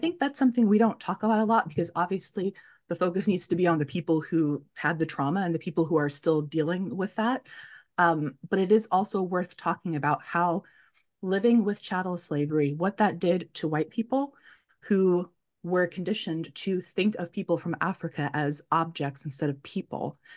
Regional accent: Germany; my mother is German. I grew up in Germany.

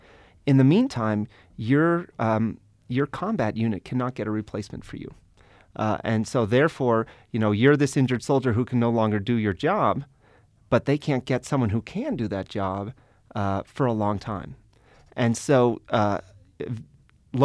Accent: Colorado Springs, Colorado, United States; born there; I was born in Colorado Springs. My whole family's here. I just love it. It's my town.

